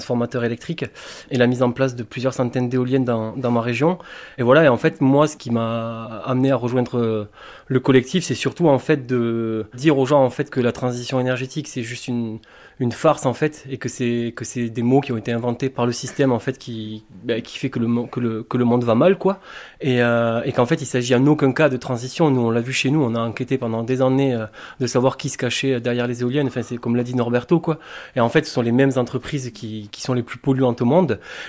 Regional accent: Southern France, France; je me bats chez moi en France, dans le sud de la France

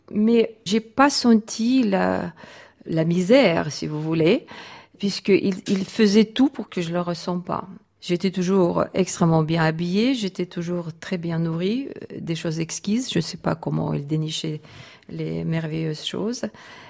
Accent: Vilnius, Vilnius County, Lithuania; also born or lived in Kaunas; Je suis née à Kaunas, mais ma famille a déménagé à Vilnius.

